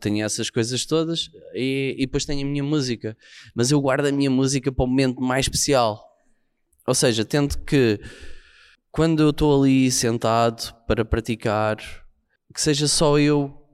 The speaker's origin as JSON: {"language": "Portuguese", "country": "Portugal", "said": "Ele é poeta, eu sou português e não sou poeta."}